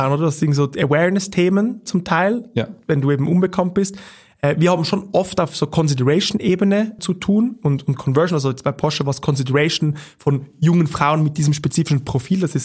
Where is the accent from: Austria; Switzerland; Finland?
Switzerland; Zurich; ich bin in Zürich aufgewachsen.